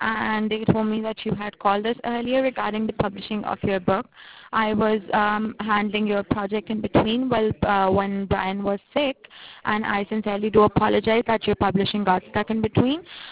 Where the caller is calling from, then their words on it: New York, United States; I'm calling you from New York. We follow the Eastern Time Zone.